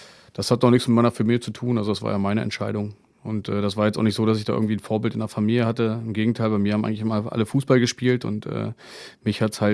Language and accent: German; Braunschweig, Lower Saxony, Germany; Ich bin aus Braunschweig, also ein Original Braunschweiger.